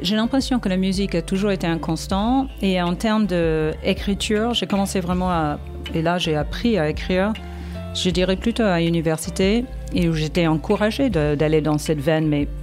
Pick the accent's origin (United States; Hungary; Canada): United States; New York; now in France; Je suis née et élevée à New York